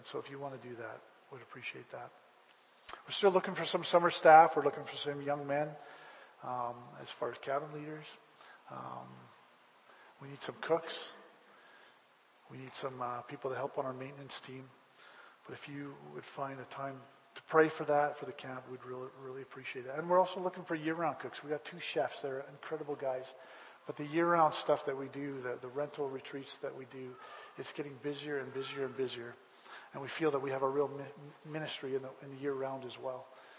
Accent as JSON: {"language": "English", "town": "Calgary", "region": "Alberta", "country": "Canada", "tie": "born or raised there", "said": "You know, I grew up in Calgary, and I mean, you can't see the stars in Calgary because you got all the lights there, right?"}